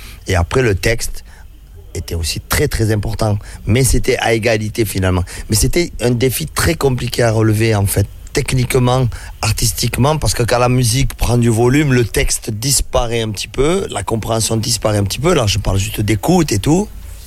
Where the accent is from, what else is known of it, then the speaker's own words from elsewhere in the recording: Toulouse, Occitanie, France; Et nous, comme on est de Toulouse et que le verlan fait pas partie de notre argot, le mot